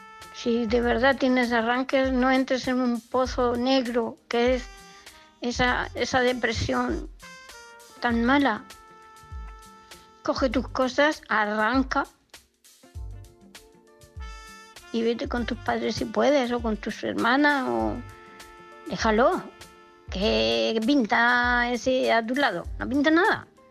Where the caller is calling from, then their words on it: Murcia, Region of Murcia, Spain; de Murcia.